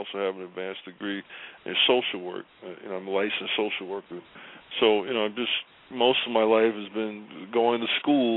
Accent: New York City, New York, United States; I grew up in Brooklyn and Bedford-Stuyvesant.

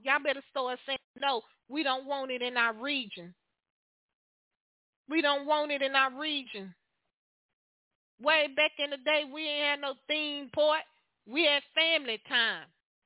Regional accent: Louisiana, United States; I grew up in Louisiana

